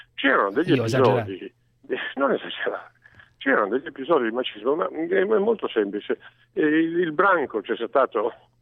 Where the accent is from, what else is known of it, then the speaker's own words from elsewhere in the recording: Calabria, Italy; sono calabrese e sono meridionale per metà, sono un vero bastardo, metà meridionale.